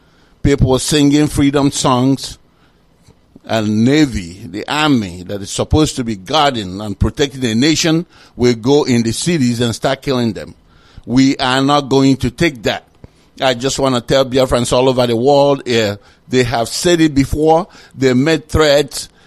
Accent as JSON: {"language": "English", "town": "Idemili", "region": "Anambra", "country": "Nigeria", "said": "I hail from Idemili Elba in Idemili local government area of Biafra land."}